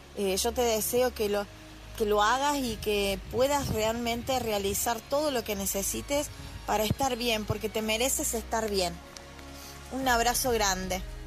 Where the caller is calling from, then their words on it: Argentina; desde Argentina.